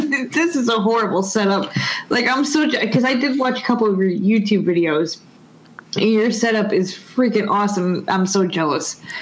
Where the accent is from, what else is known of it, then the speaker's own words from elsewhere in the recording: New York, United States; I'm from New York, and I say compass.